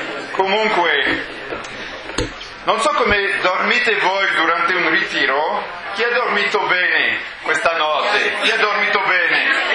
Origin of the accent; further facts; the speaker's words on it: France; Italian is a second language; io sono francese